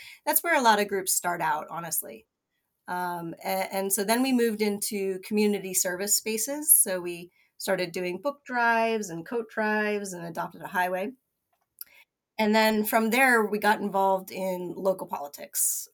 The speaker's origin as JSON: {"language": "English", "town": "Amherst", "region": "Massachusetts", "country": "United States", "tie": "born or raised there", "said": "I grew up in Amherst, Massachusetts, which is super uber liberal, and even the churches there are very liberal."}